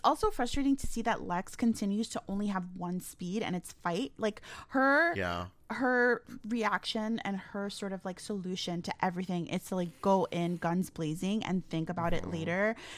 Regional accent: Bronx, New York, United States; now in Westchester, United States; And when I moved from the Bronx to Westchester, people were literally afraid of me.

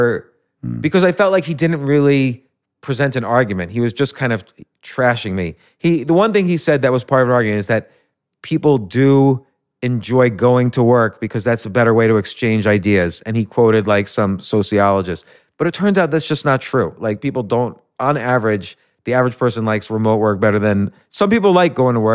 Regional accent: New York, United States; born there; I was born in New York.

